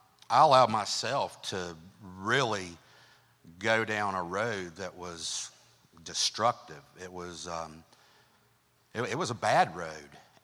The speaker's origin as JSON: {"language": "English", "town": "Boone", "region": "North Carolina", "country": "United States", "tie": "born or raised there", "said": "I grew up in Boone. I'm a Boone goon. Yeah. Grew up in Three Forks Baptist Church."}